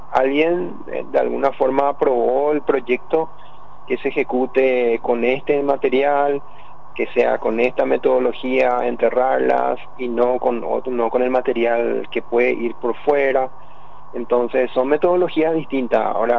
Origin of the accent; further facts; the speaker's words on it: Paraguay; el deber que nos toca como paraguayos.